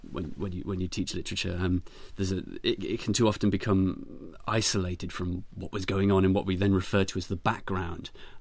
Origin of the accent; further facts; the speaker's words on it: Plymouth, South West England, United Kingdom; I grew up in Plymouth, near a Marine base